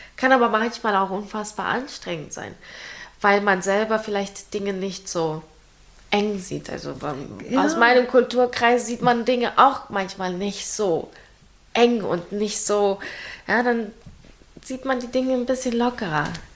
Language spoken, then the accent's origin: German; Ukraine; now in Germany; ich komme aus der Ukraine und mein Mann ist auch deutsch.